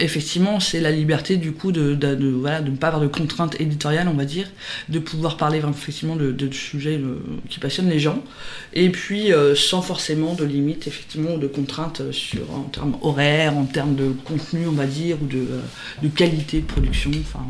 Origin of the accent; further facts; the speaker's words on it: Pays de la Loire, France; je suis originaire de la Mayenne, donc suite à mes études je suis revenue en Mayenne